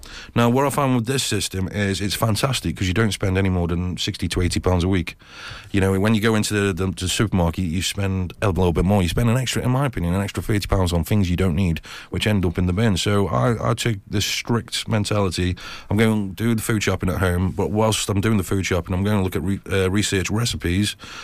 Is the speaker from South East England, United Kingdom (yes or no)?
no; Stoke-on-Trent, West Midlands, United Kingdom; Growing up in Stoke-on-Trent.